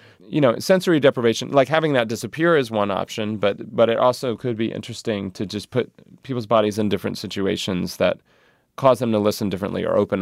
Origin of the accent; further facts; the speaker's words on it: North Carolina, United States; and I'm from North Carolina, and spending time with them has made me realize